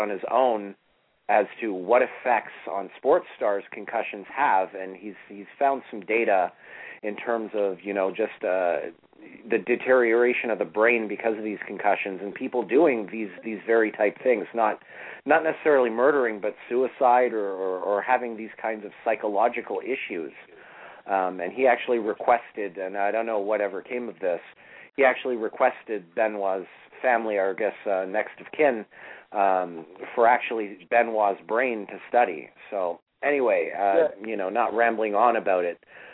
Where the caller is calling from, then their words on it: Toronto, Ontario, Canada; Yeah, this is … from Toronto.